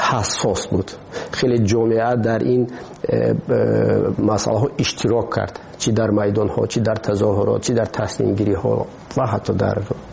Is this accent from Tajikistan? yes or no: yes; Tajikistan; ما تاجیک هستیم. همین است وطنی ما. ما همین وطنمونه خودمون باید آباد کنیم